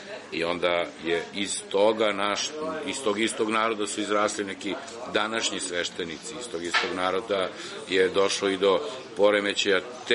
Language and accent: Serbian; Pančevo, Vojvodina, Serbia; To znam od ljudi s kojima sam odrastao u Pančevu